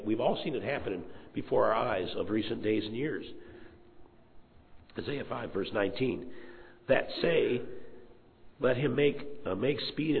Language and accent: English; Detroit, Michigan, United States; Look, I grew up in Detroit, and this country is not going to see the day when all the rights and the prejudice is gone.